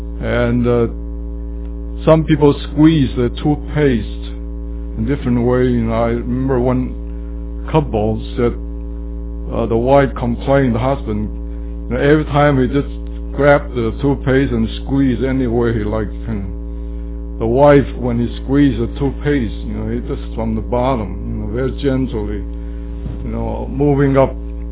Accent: Vietnam; now in United States; So more than half my life I lived in the States. I came from Vietnam. My parents came from China to Vietnam. So I was pretty much a bicultural, you can say, a person who lived through another culture

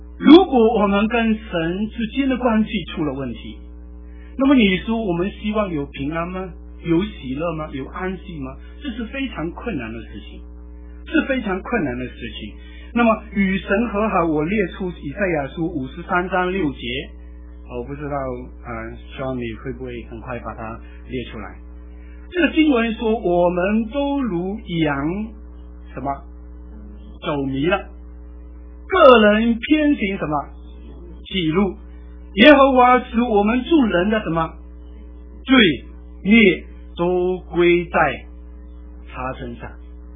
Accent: Malaysia; 那我们是马来西亚人，英国也管过我们

